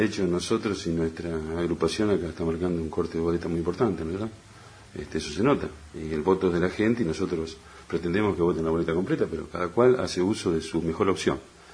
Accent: Argentina; Vamos a comer acá un asado, como buenos argentinos y acá del interior de la provincia del campo.

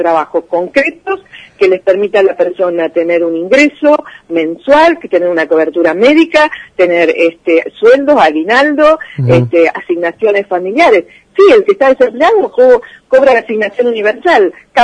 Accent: La Matanza, Buenos Aires Province, Argentina; Yo camino por todos lados, soy de La Matanza y es la queja constante.

